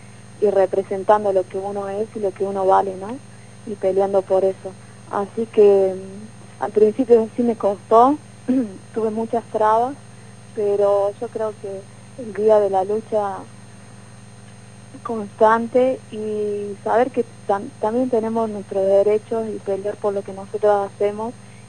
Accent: Tartagal, Salta, Argentina; now in Córdoba, Argentina; Tengo 25 años. Yo nací acá en Córdoba, pero viví prácticamente toda mi vida en Tartagal, con mi familia.

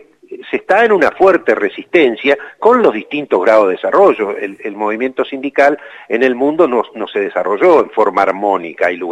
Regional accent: Neuquén, Argentina; yo soy neuquino encima

